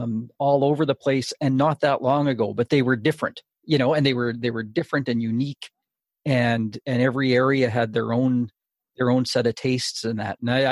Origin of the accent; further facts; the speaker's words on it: Saskatchewan, Canada; You know, I'm from Saskatchewan and I grew up in the 1970s, right?